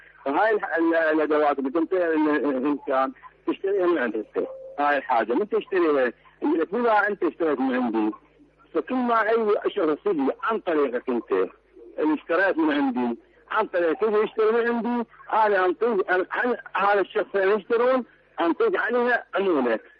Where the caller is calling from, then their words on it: Iraq; من العراق.